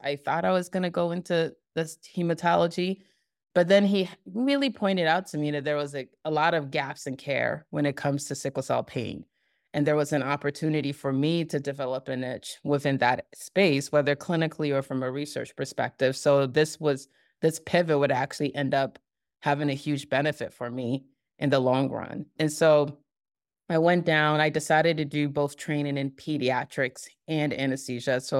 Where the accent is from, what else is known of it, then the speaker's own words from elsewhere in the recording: Ghana; I'm originally from Ghana, so I saw it in various forms.